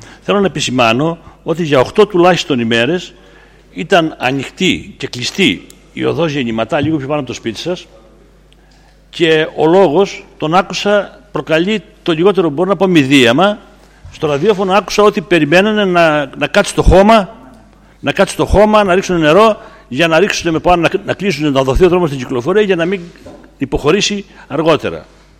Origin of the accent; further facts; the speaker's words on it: Zakros, Crete, Greece; Στο χωριό μου στη Ζάκρο διαμαρτύρονται οι κάτοικοι